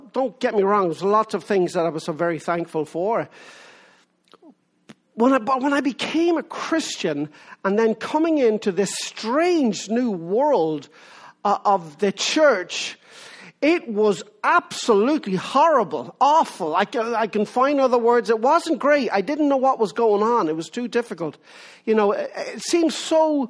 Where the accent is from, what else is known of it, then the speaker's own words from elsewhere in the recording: Ireland; All of my young life, I grew up in Ireland, Roman Catholic Ireland